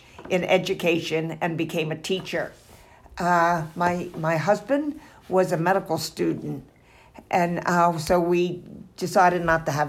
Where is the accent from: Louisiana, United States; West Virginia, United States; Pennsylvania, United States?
Pennsylvania, United States; Carversville; I grew up in Carversville, Pennsylvania, which is not far from Doylestown.